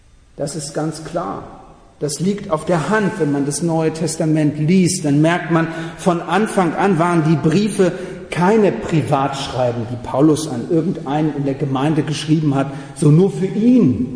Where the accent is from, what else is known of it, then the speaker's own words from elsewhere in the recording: Kiel, Schleswig-Holstein, Germany; also auch was für uns heute, nicht als Korinther, sondern als Kieler.